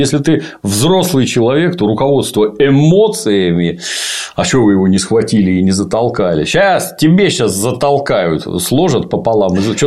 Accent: Ukraine; я в детстве на Украине, мы из них, по-моему, какие-то свистульки делали

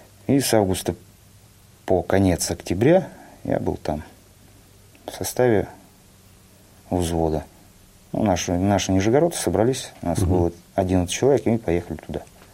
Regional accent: Nizhny Novgorod, Nizhny Novgorod Oblast, Russia; Сам я родом с Нижнего Новгорода.

